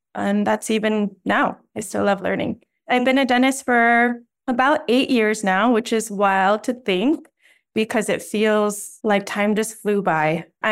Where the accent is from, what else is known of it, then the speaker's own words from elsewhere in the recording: Denver, Colorado, United States; I grew up in Denver and lived my entire life in Colorado until I went to residency in San Antonio.